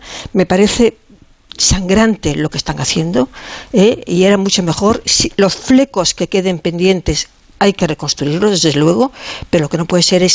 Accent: Spain; yo, como ciudadana española, y que además tengo una edad, no viví la guerra, por supuesto, ni la posguerra tampoco

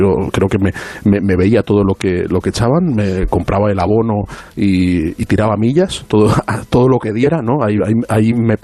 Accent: Valencian Community, Spain; Yo recuerdo en el pueblo donde vivía de niño, en Valencia, que había un cine.

